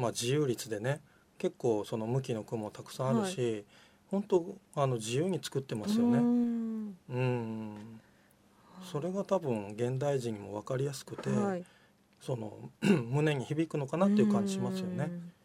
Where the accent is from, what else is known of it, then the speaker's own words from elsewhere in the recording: Wakayama, Japan; 僕はこの和歌山出身で、はい、両親が熊野本宮っていう、はい、あの聖地なんで